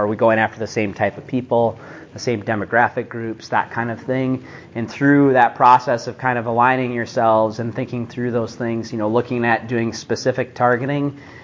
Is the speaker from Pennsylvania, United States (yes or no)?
no; Minnesota, United States; I'm from Minnesota.